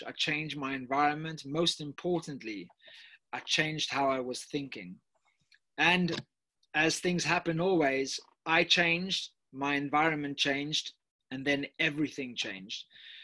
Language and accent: English; Cape Town, Western Cape, South Africa; I prefer it that way. I'm from Cape Town, South Africa.